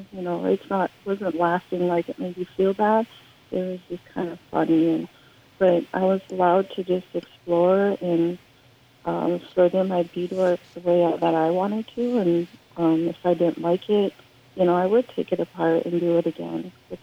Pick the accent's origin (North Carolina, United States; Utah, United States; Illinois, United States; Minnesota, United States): Minnesota, United States; And growing up on the Mille Lacs Reservation, you know, I had that at home, but then also went to school. I went to Onania Public School, and then they also had beading there throughout elementary school.